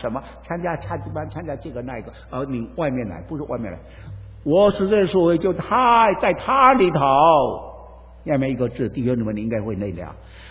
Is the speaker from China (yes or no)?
yes; Fuzhou, Fujian, China; 我们福州人比较结婚的早一点啊